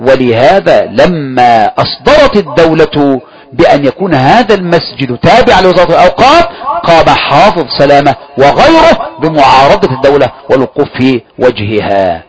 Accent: Egypt; وأدت إلى إثارة الثورات في بلدنا مصر.

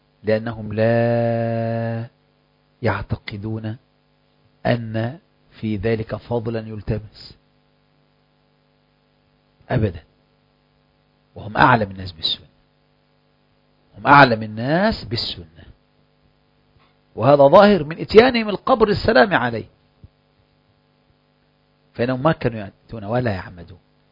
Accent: Biyala, Kafr El Sheikh Governorate, Egypt; وأنا مصري

